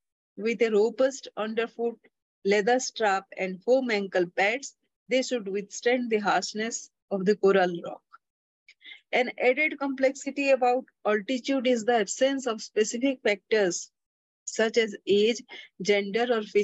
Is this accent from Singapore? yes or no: yes; Singapore; With supreme assuredness, I announce that I'm from Singapore and hence very accustomed to the heat.